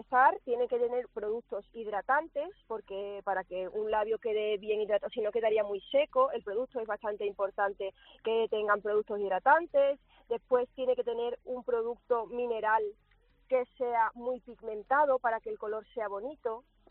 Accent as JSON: {"language": "Spanish", "country": "Spain", "said": "que soy una española"}